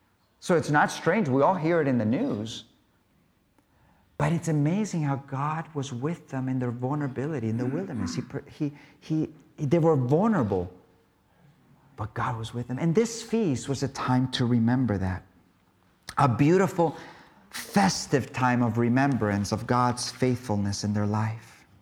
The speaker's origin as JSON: {"language": "English", "town": "Capdepera", "region": "Balearic Islands", "country": "Spain", "said": "You know, I'm from Capdepera, and the town used to be inside the walls of the city, just like Jerusalem was."}